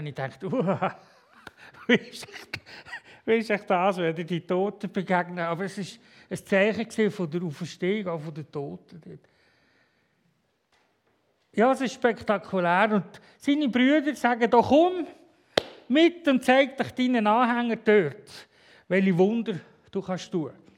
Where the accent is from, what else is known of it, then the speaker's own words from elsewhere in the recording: Switzerland; Auch als Schweizer darf man sich im Fall freuen.